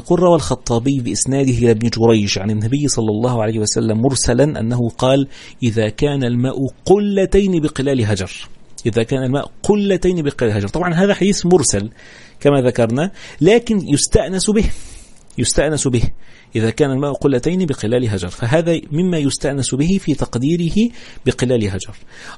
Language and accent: Arabic; Egypt; إحنا عندنا في مصر كل حاجة كده سفروتة صغيرة خالص